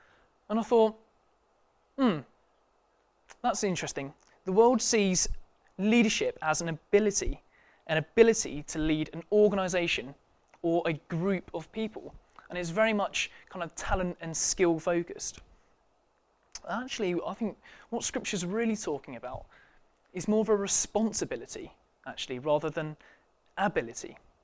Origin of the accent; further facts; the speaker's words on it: Cambridge, East of England, United Kingdom; moved away as an adult; now in Loughborough, United Kingdom; I'm originally from Cambridge, 23 years old, and I came to Loughborough 4 years ago-ish, 3.5 years ago, as a student.